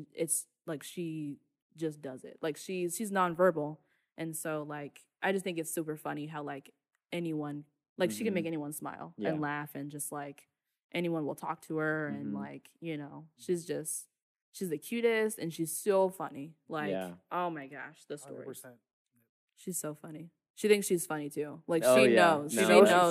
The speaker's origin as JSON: {"language": "English", "town": "Florissant", "region": "Missouri", "country": "United States", "said": "I'm from Florissant, Missouri."}